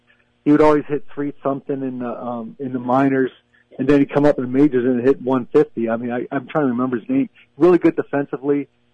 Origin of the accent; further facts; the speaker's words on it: Philadelphia, Pennsylvania, United States; I'm originally from Philly